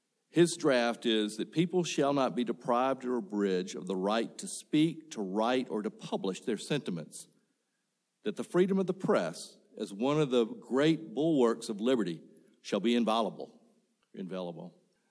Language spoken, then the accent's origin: English; Greenville, Mississippi, United States; I grew up in Mississippi, which you can tell. Grew up in the Mississippi Delta, which is so flat that if you stand on your toes and squint and really look far in the distance, you can see the back of your head.